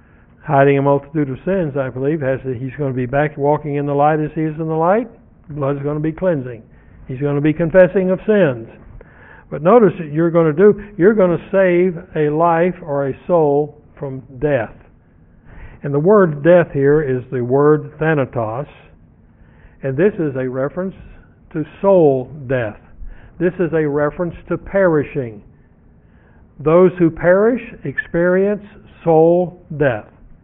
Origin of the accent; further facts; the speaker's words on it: Texas, United States; And unfortunately, I'm from Texas.